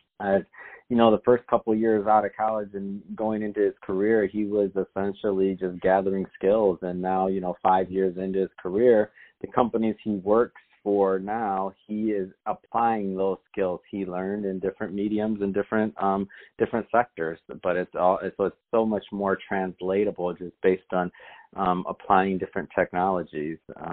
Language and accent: English; Detroit, Michigan, United States; I mean, I'm from Detroit, but I haven't been back in a while.